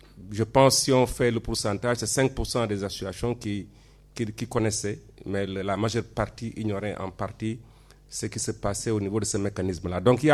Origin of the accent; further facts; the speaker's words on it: Senegal; donc je viens du Sénégal.